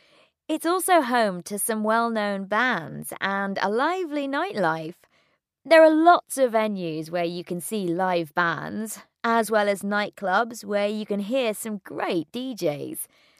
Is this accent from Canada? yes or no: no; London, United Kingdom; now in Bristol, United Kingdom; I couldn't get used to it at first because I came from London, where no one ever speaks to you. When I first moved to Bristol, I'd feel uncomfortable if a stranger talked to me in the street.